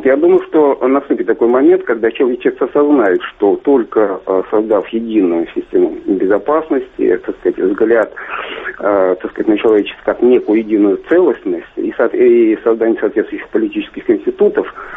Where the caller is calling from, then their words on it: Vladimir, Vladimir Oblast, Russia; Я из Владимира, да?